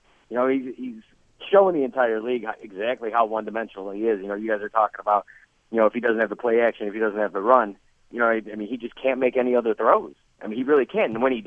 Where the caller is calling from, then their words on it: Ohio, United States; Actually, I'm calling from Lorraine and 72nd.